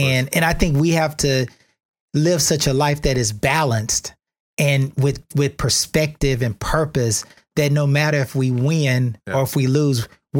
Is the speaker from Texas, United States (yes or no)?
yes; Austin, Texas, United States; I grew up in East Austin back in the day when East Austin was more depressed.